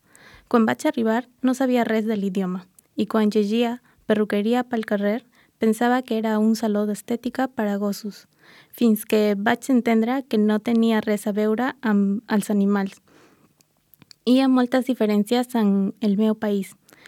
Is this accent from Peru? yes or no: yes; Peru; Catalan is a second language; now in Spain; sóc del Perú. Fa 2 anys vaig arribar a Catalunya. Al principi em va sorprendre el canvi. Estava acostumada a viure molt a prop al mar